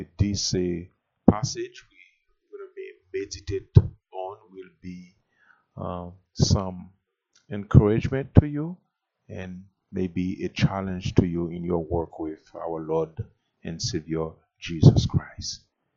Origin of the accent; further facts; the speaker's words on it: Haiti; now in Des Moines, United States; I'm from Haiti. I'm here in Des Moines, Iowa, an area with my wife and my three boys together.